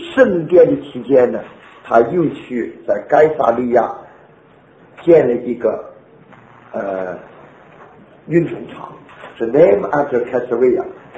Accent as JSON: {"language": "Chinese", "country": "China", "said": "但是又不像我们中国人说兄弟立于墙外于屋"}